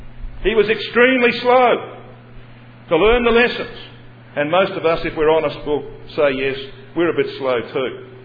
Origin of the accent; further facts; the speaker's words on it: Australia; Well, I'm an Australian.